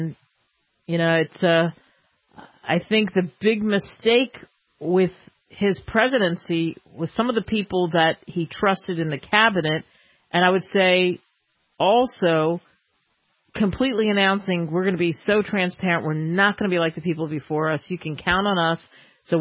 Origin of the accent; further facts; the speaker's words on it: New Jersey, United States; like I come from New Jersey. So, frankly, in my world where I grew up compared to places I've lived